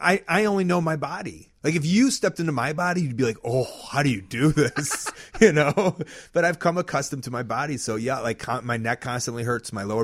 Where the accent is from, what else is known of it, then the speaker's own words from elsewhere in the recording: Deerfield, United States; I come from Deerfield, which is a pretty like stereotypical town